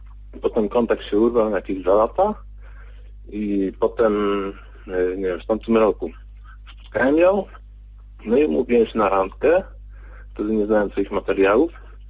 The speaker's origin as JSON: {"language": "Polish", "region": "Subcarpathian Voivodeship", "country": "Poland", "said": "z Podkarpacia."}